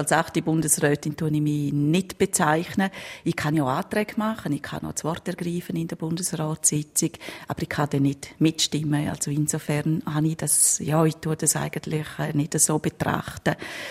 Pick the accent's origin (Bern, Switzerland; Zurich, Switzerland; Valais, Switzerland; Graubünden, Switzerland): Graubünden, Switzerland; Tarasp; bei uns in Rougein oder in Tarasp hat es keinen Kindergarten gegeben.